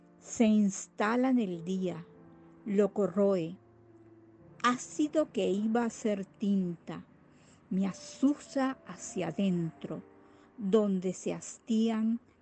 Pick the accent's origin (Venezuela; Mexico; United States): Venezuela; now in Montevideo, Uruguay; Soy de Venezuela, pero actualmente vivo en Montevideo.